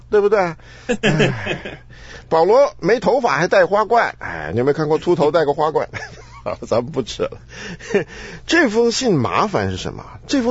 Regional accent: Taiwan; 我们小时候，因为我在台湾长大嘛

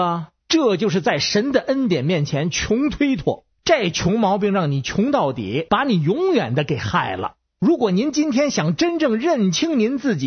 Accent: Beijing, China

